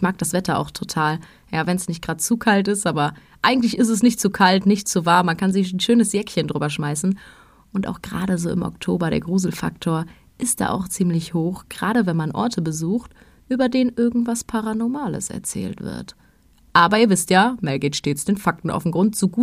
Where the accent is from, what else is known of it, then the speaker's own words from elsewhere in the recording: Geisenheim, Hesse, Germany; Meine Eltern hatten damals ein Mehrfamilienhaus in Geisenheim in Rheingau, wo ich aufgewachsen bin, in dem wir auch selbst gewohnt haben.